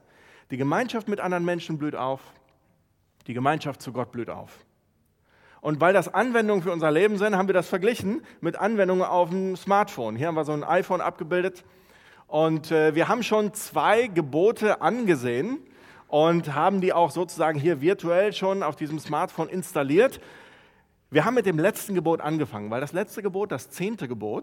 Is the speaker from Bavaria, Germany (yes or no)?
no; Neuss, North Rhine-Westphalia, Germany; Ich komme aus Neuss, der ältesten Stadt Deutschlands.